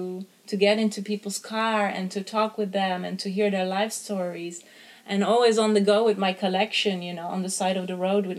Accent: Netherlands; moved away as an adult; I always wanted to leave my home country, Holland

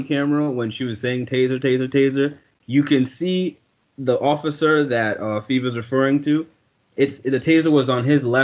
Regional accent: New York, United States; I'm desensitized growing up in New York. Somebody gets shot every day.

